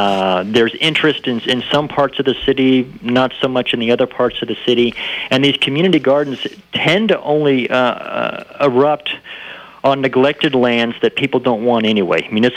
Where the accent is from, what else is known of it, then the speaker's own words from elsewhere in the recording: Berkeley, California, United States; now in Davenport, United States; Before I came to Davenport, I grew up in Berkeley, California, and of course, there's a lot of progressive and innovative thought happening out there on the West Coast